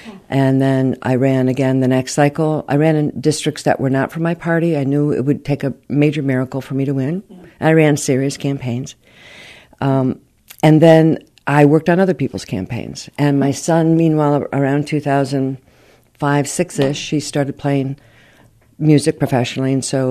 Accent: Brighton, Michigan, United States; moved away as an adult; also born or lived in New Jersey; Well, I was born and raised in Brighton, Michigan, and went to Michigan State, and then left for about 40 years

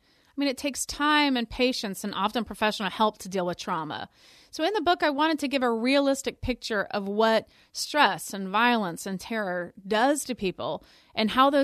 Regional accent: Tallahassee, Florida, United States; now in New York, United States; And I love my hometown, and it's healing to be here even now. And I really appreciate the support I've gotten from a lot of Tallahasseans about my book.

